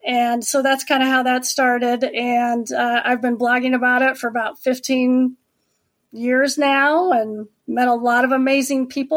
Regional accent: Nebraska, United States; also born or lived in Denver; now in Charlotte, United States; I was born and raised in Nebraska. And then lived in Denver, Colorado for over 20 years. We moved to Charlotte in February of 2020.

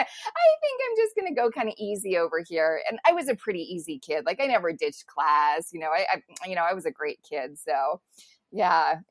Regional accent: California, United States; And we grew up in Southern California.

